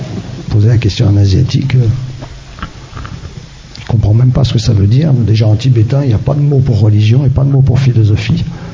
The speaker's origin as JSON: {"language": "French", "country": "France", "said": "Moi-même je suis occidental, je suis français, je ne suis pas tibétain, donc et je suis moine et enseignant et je vis au monastère de Kundrling en Auvergne"}